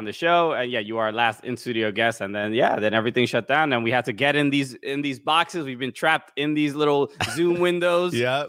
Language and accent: English; Brooklyn, New York, United States; And, you know, I'm from Brooklyn, New York